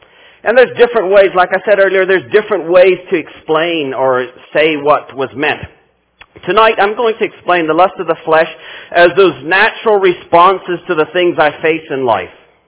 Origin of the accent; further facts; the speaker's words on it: Paraguay; Growing up in Paraguay, we had a weed.